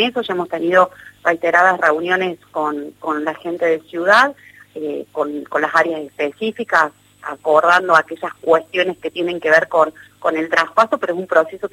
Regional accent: Córdoba, Argentina; accent: Córdoba; por mi tonada ustedes saben que el sistema que nosotros utilizamos en Córdoba es diferente.

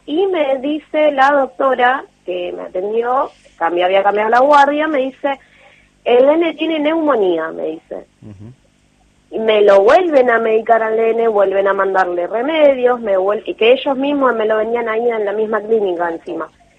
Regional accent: González Catán, Buenos Aires Province, Argentina; yo soy de González Catán, tengo hospitales acá

